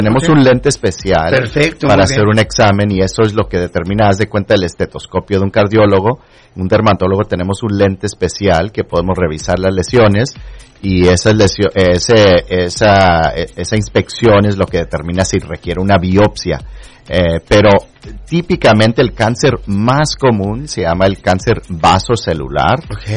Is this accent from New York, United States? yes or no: no; Texas, United States; also born or lived in Indiana / Florida; Soy de Texas, originalmente, el sur de Texas. Y luego estudié en la Universidad de Notre Dame en Indiana, y luego hice escuela de medicina en Texas otra vez, y luego hice todas las residencias en la Florida.